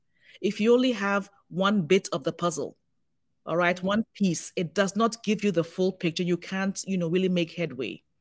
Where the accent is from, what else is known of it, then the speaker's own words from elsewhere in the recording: Ghana; growing up in Ghana